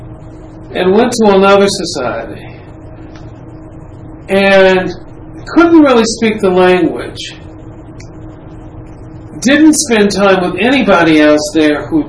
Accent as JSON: {"language": "English", "region": "California", "country": "United States", "tie": "born or raised there", "also_born_or_lived": "Detroit", "said": "I was a middle class kid coming out of Detroit, growing up in California. Important that I grew up in California"}